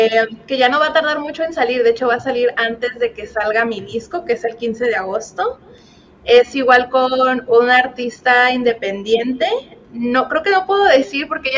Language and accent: Spanish; Tepic, Nayarit, Mexico; el 8 de agosto vamos a tener un listening party aquí en Tepic, Nayarit, que es de donde yo soy, sí